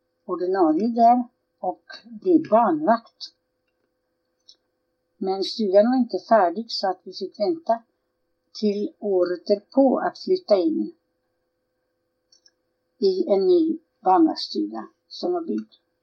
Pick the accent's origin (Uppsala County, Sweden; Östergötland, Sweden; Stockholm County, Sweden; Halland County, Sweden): Östergötland, Sweden; Bersbo; Ja, sen flyttade vi till barnstugan och där växte jag upp. Och platsen heter Bersbo och där är en massa gruvor.